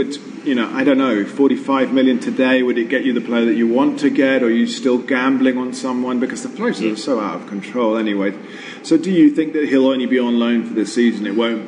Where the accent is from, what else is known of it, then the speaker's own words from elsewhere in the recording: Colombia; I am a Falcao fan because I want him to do well in my home country.